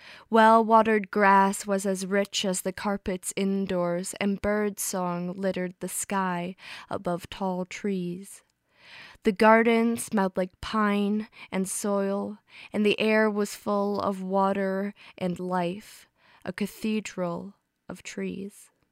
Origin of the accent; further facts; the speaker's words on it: Netherlands; now in Traverse City, United States; I live in Traverse City, Michigan, but I am originally from the Netherlands.